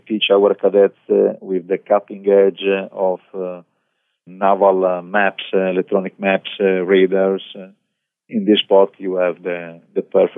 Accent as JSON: {"language": "English", "region": "Sardinia", "country": "Italy", "said": "In Italy, I'm from Sardinia, from an island, so I had already some experience on a ferry, but just for a few hours."}